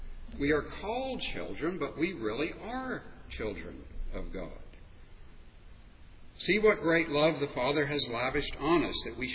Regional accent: Washington, District of Columbia, United States; born there; I was born in Washington, D.C. almost 60 years ago. But I have very little to do with Washington, D.C. today.

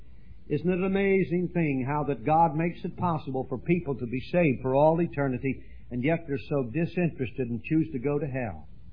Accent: Pennsylvania, United States; I come from the Pennsylvania Dutch country. I shouldn't have said that. Back when I was a boy, that's a Pennsylvania Dutch expression.

